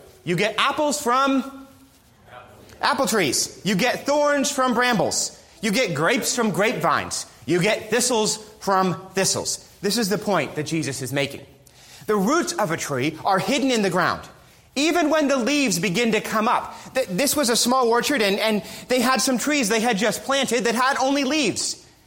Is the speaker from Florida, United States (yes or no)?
no; New York City, New York, United States; And even though I grew up as a city boy, again, most of you know I grew up in New York City